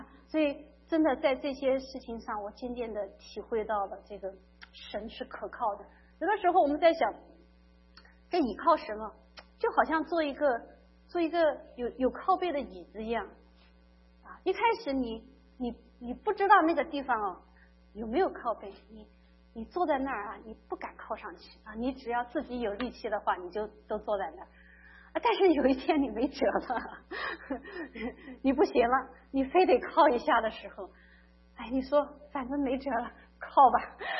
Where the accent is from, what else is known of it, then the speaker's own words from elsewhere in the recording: South China, China; accent: southern; now in United States; 因为我这个南方人，人家不收我讲中文，说虽然我们是中国人，但是人家觉得我们南方人有口音啊，